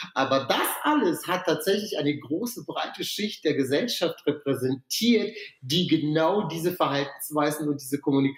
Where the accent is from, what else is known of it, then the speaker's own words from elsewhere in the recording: Germany; ich bin nicht nur Roma, sondern ich bin auch Deutscher.